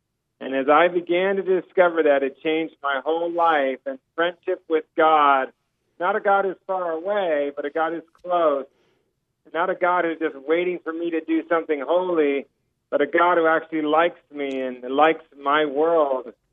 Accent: Manhattan Beach, California, United States; Small part of town called Manhattan Beach, and that's where my parents met.

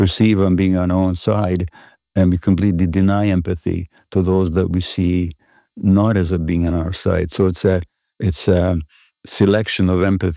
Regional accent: Hungary; I grew up under communism in Hungary

